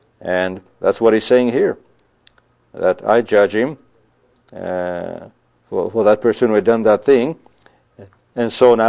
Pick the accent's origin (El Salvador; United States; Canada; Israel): Israel; in the communities where I grew up in the Middle East, in Israel